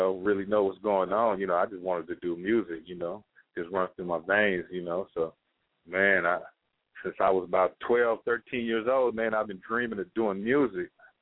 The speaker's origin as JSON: {"language": "English", "town": "Fresno", "region": "California", "country": "United States", "lives_now": "Santa Rosa, United States", "said": "I'm from Fresno, California. Right now, I'm residing in Santa Rosa, California."}